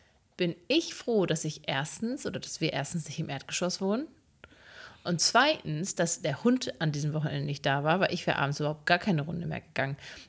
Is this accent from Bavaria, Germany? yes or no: no; Kalletal, North Rhine-Westphalia, Germany; Ich musste wegen eines sehr traurigen Anlasses in meine Heimat fahren und hatte ein, wie ich gerne sage, Appointment um 13.30 Uhr. Musste ich im Kalletal